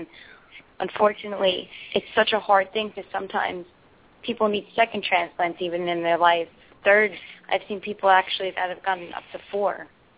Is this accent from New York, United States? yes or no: yes; Long Island, New York, United States; I'm actually from Long Island, New York.